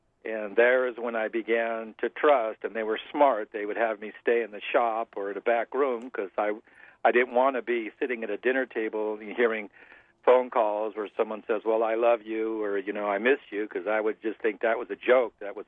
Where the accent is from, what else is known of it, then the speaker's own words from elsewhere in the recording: San Diego, California, United States; now in Tucson, United States; San Diego, California, and basically the water ocean area. Ocean Beach and Point Loma.